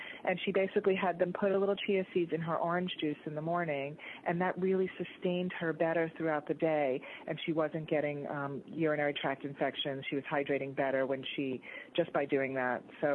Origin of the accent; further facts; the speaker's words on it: Florida, United States; I mean, I grew up in Florida, so we used to cut it.